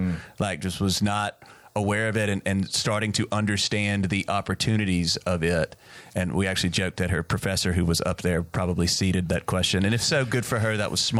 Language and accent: English; Memphis, Tennessee, United States; Well, I'm from Memphis, which is Memphis, Tennessee, so I understood what they were trying to say.